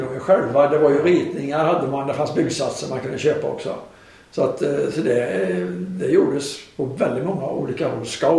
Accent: Skövde, Västra Götaland County, Sweden; also born or lived in Falköping; Jag är faktiskt född i Falköping. Jag bodde mina första 6 år. Här i stan. Men sen flyttade min pappa, han fick jobb i Skövde. Så att efter det sen så har jag bott i Skövde.

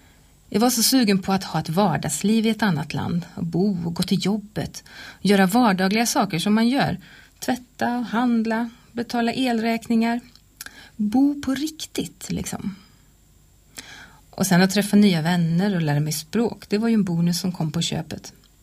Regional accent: Falköping, Västra Götaland County, Sweden; Jag är född och uppvuxen i Falköping.

